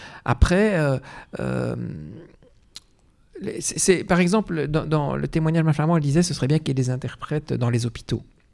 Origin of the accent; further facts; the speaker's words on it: Belgium; les langues que j'ai appris, les langues étrangères, hein, j'ai appris le néerlandais, puisque je suis belge, j'ai appris l'anglais à l'école, et je maîtrise ces langues-là de façon scolaire